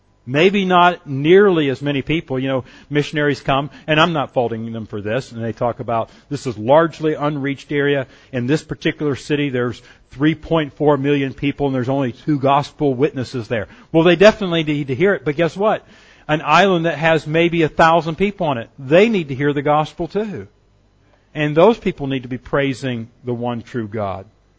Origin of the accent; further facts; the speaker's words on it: the South, United States; I grew up in church. I grew up in the South. We went to Sunday school every single Sunday.